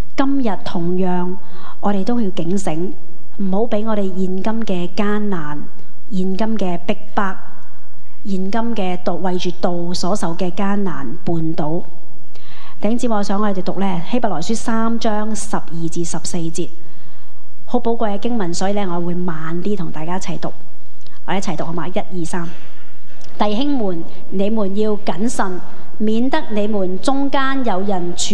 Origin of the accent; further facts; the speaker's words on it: Hong Kong; 这四个月作为香港人真的很难过